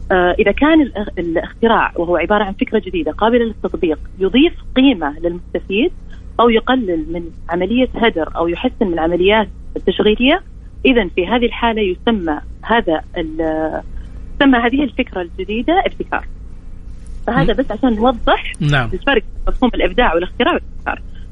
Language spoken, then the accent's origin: Arabic; Saudi Arabia; الممكنات احنا عندنا في المملكة العربية السعودية عندنا رؤية داعمة للابتكار